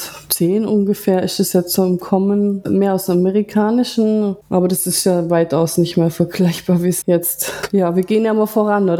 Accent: Ulm, Baden-Württemberg, Germany; Ich bin aus Deutschland, aus Ulm, bin 28

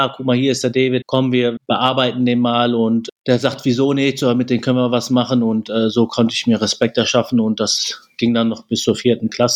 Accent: Bünde, North Rhine-Westphalia, Germany; Ich komme ja aus Bünde-Westfalen und da haben meine Eltern sich kennengelernt.

